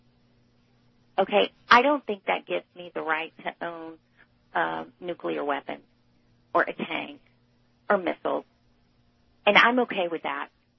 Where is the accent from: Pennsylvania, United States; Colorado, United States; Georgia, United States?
Georgia, United States; You know, I'm from Georgia. I grew up with hunters. I grew up with guns in my home.